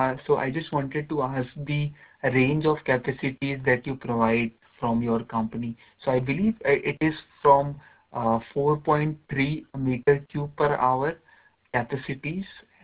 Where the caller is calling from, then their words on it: India; English is a second language; Yeah, hello, Mr. Matt. … I'm calling from India.